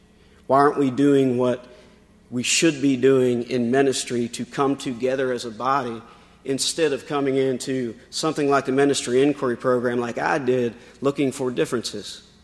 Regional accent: Elkton, Virginia, United States; So I'm from Elkton, Virginia

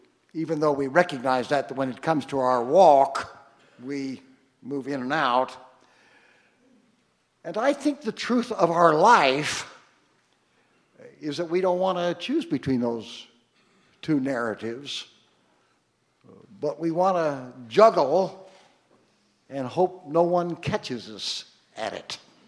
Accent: Missouri, United States; And I want to say, Larry, that I'm sorry I'm not from Iowa. I am from Missouri.

